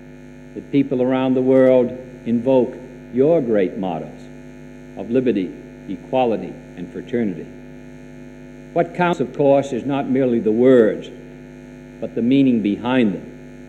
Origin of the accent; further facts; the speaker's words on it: United States; As an American, I take pleasure in seeing people around the world salute the American Revolution